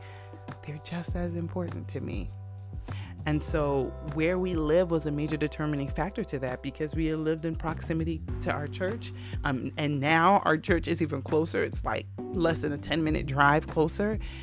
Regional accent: Jersey City, New Jersey, United States; because I grew up in Jersey City, and I felt like the aspiration was, oh, you should move out, right, and move on up.

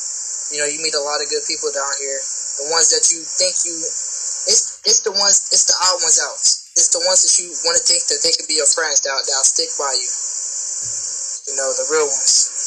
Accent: Canton, United States; Canton is not a very big city. It's really small. Maybe like a couple thousand people, like 20,000, 25,000.

